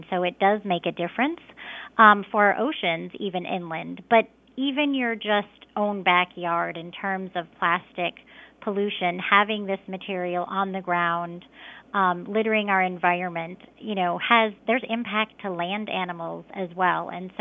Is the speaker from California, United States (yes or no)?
no; Minnesota, United States; where I grew up in Minnesota, I actually grew up on a river, the Snake River, that connected to the St. Croix